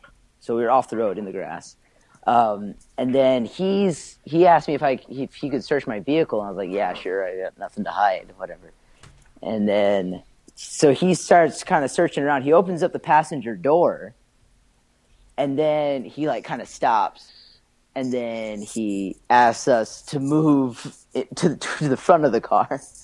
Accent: Indiana, United States; He asked where we're both from. And I said, I'm from Indiana.

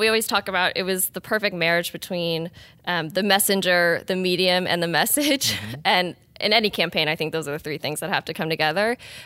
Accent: New York, United States; So I grew up in New York.

